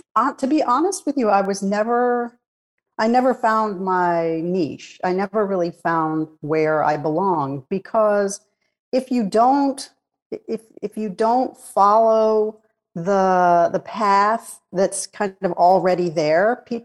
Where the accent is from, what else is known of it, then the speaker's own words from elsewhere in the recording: Washington, District of Columbia, United States; born there; I was born here in Washington, D.C.